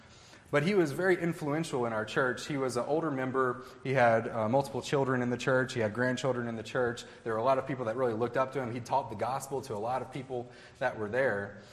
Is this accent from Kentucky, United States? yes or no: yes; La Grange, Kentucky, United States; There was a time whenever I was younger in the church that I grew up in Oldham Woods in Oldham County in LaGrange, Kentucky.